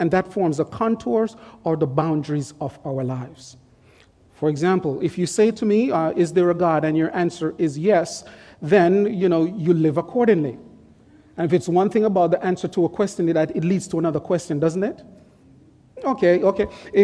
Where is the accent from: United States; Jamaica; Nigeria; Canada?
Jamaica; I'm from Jamaica, and there are certain communities in Jamaica that they're close to the sea and they're close to the river.